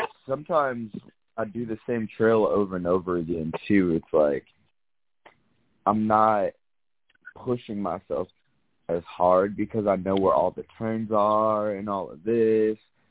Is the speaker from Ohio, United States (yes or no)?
no; South Carolina, United States; now in Los Angeles, United States; Like, coming from, I came from South Carolina, it's pretty flat out there, you know.